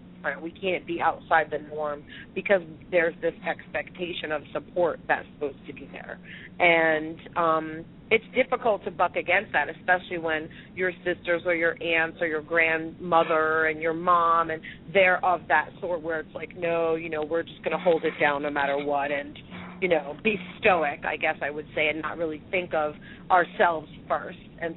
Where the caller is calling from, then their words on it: Pennsylvania, United States; I'm calling in from outside Philadelphia.